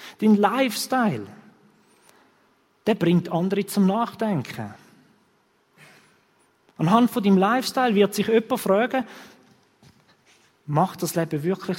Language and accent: German; Switzerland; Und in dem sind wir sehr gut als Schweizer.